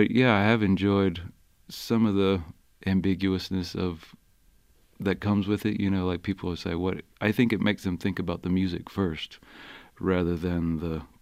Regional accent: Columbia, South Carolina, United States; I grew up in Columbia, South Carolina.

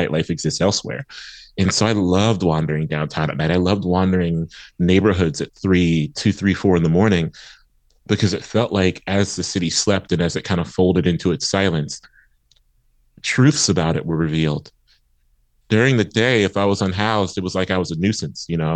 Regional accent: Columbus, Ohio, United States; I grew up in East Columbus, which is a neighborhood that is kind of segmented and in some ways a neglected corner of it is where I grew up.

